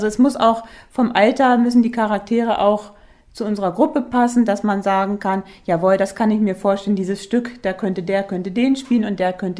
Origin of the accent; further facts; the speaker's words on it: Ödlum, Germany; weil ich schon als Kind in Ödlum in der Dorfbühne mitgespielt habe